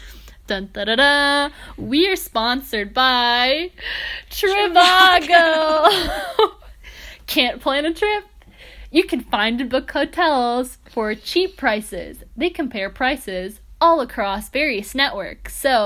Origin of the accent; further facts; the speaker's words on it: Canada; now in United States; as a Canadian, I have lived in quite cold climates.